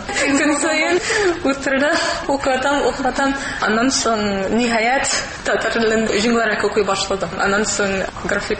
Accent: Los Angeles, California, United States; Tatar is a second language

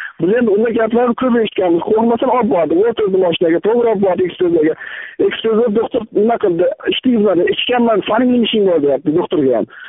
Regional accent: Dehqonobod, Qashqadaryo Region, Uzbekistan; born there; Men 1979-yil 30-yanvar kuni Qashqadaryo viloyati Dehqonobod tumanida tug'ilganman. Millatim o'zbek.

